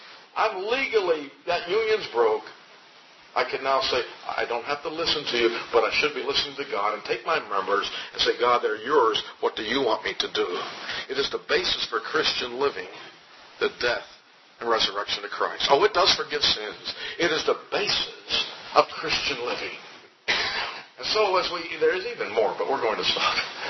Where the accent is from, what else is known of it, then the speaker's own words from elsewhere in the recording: Rochester, New York, United States; I come from Rochester, New York. A couple of famous companies there, Xerox, you know, and Kodak.